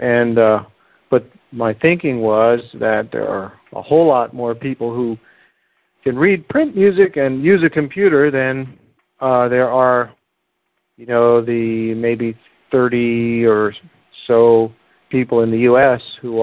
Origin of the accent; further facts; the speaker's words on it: Pennsylvania, United States; I, as you know, I'm from Pennsylvania